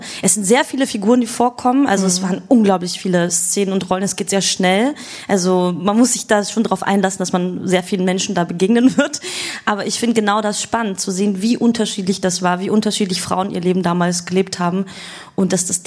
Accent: Austria; Also ich komme ja aus Österreich

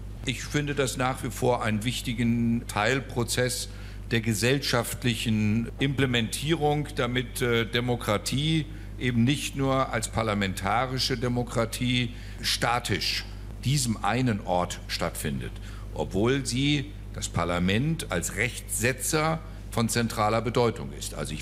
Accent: West Germany, Germany; meine Lebenserfahrung als Westdeutscher ist

